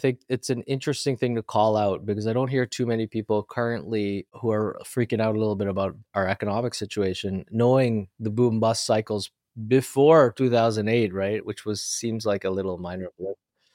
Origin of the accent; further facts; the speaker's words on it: Canada; And I was sitting there as a Canadian kind of craving communication in the way that we have it here.